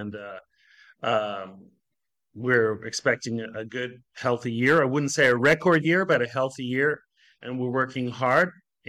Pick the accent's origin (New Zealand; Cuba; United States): New Zealand; I'm from New Zealand.